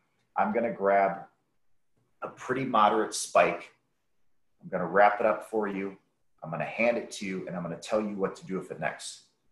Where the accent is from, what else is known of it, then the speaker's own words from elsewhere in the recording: Michigan, United States; So for me, our school, I grew up in Michigan.